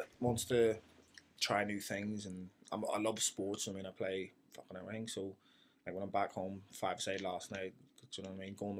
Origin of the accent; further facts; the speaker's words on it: London, United Kingdom; now in St. James; Well, I'm originally from London, but when I moved here, we moved to St. James.